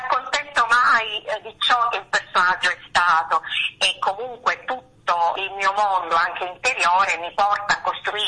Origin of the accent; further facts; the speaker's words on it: Syracuse, Sicily, Italy; io vengo da Siracusa e quindi io sono cresciuta a pane e tragedie classiche.